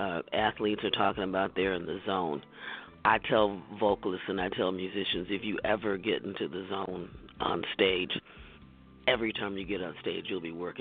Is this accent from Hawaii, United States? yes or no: no; Detroit, Michigan, United States; I'm from Detroit, and Motown had just started coming in. So, I mean, that's what I was raised